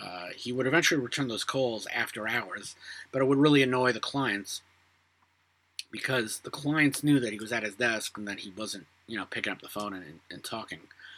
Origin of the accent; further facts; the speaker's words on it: Brooklyn, New York, United States; now in Oceanside, United States; So I'm from Brooklyn. I know a hustle when I see one.